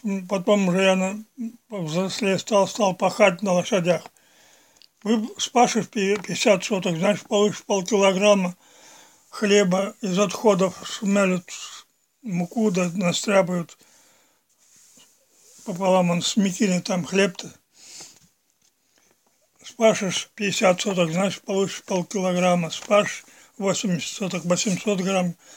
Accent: Bungarab, Kemerovo Oblast, Russia; born there; Родился я 20 февраля 1929 года в Крапивинском районе, поселок Бунгараб, ну, Кемеровская область. Она была вообще-то Новосибирская, потом переименовали на Кемеровскую.

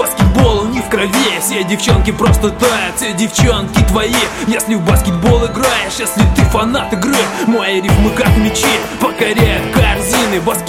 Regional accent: Perm, Perm Krai, Russia; born there; простой обычный парень. Я родился здесь, в Перми

